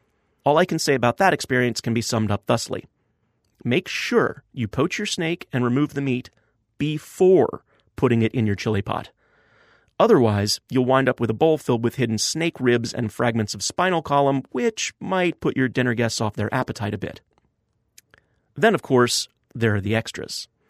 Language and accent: English; New Orleans, Louisiana, United States; Growing up in New Orleans, there were always satisfying soups and stews to be enjoyed in the Gold House